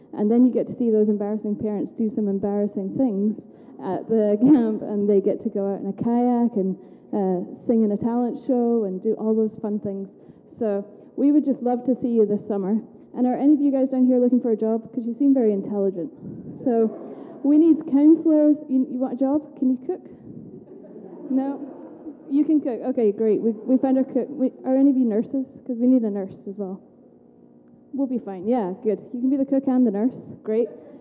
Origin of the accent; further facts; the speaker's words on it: Scotland, United Kingdom; and I'm from Scotland, but I have a bit of a mixture of an accent.